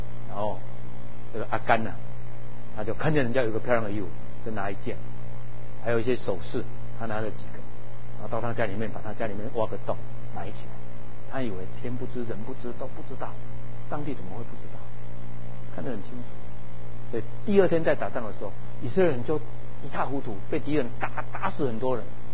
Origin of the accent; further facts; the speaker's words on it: Taiwan; 我们台湾人就很想说哪里哪里哈